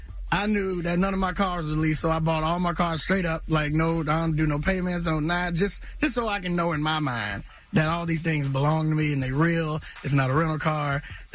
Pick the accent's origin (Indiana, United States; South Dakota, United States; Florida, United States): Florida, United States; Tallahassee; I felt like I wasn't valued in a place that I value so much that it's in my name. You know what I'm saying? Like, it's